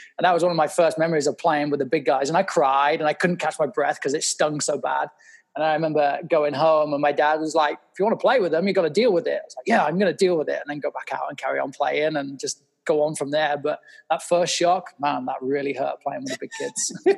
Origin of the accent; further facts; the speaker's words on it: Daventry, East Midlands, United Kingdom; I grew up in a real small town called Daventry, central England.